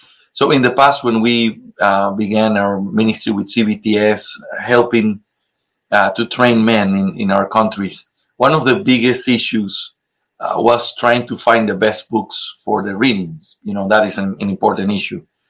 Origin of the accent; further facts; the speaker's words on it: Ecuador; English is a second language; I'm from Ecuador.